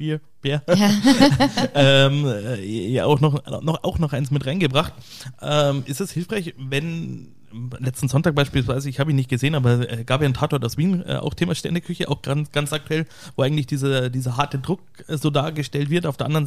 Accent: Bavaria, Germany; also bei uns in Bayern läuft zurzeit ein Radio

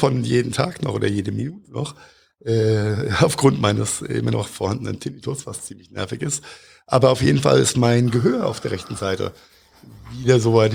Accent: Mainz, Rhineland-Palatinate, Germany; als Mainzer

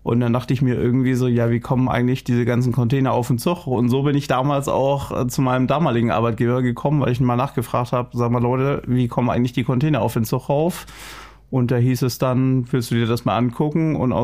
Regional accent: Nuremberg, Bavaria, Germany; ich komme aus Nürnberg

